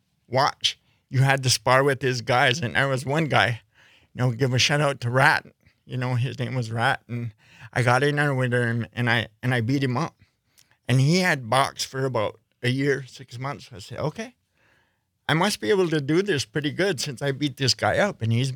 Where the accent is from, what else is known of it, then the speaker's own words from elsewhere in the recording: Neopit, Wisconsin, United States; Neopit, Wisconsin. Yeah. Mm-hmm. An Omni territory.